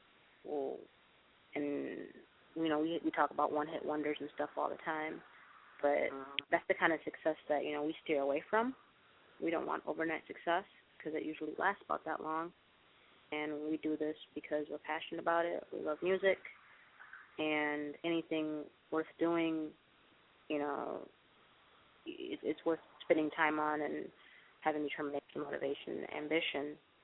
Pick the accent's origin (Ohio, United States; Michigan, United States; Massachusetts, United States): Michigan, United States; now in Los Angeles, United States; We are originally from Michigan. Now we're in L.A.